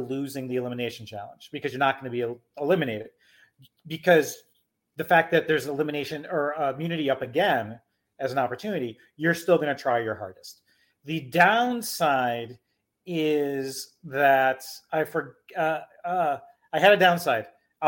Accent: Midwest, United States; I almost said specialty sodas, and I had to pivot because I'm from the Midwest.

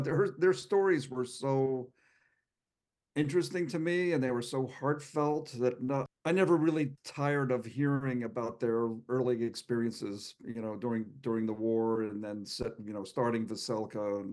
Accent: United States; growing up in America, you know, we don't ever have to face anything even close to that.

